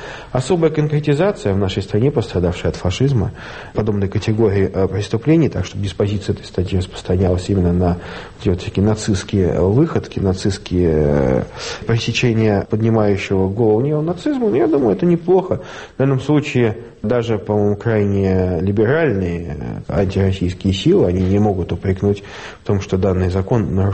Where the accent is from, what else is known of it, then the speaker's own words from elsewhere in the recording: Russia; Я как отец троих детей, как настоящий россиянин